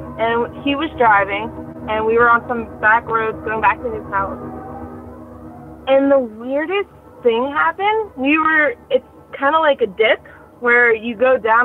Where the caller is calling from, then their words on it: Pittsburgh, Pennsylvania, United States; And I'm from Pittsburgh, Pennsylvania.